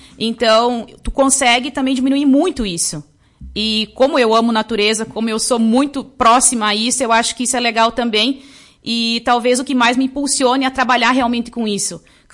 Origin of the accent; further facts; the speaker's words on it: Lagoa Vermelha, Rio Grande do Sul, Brazil; A gente, não, somos de Lagoa Vermelha.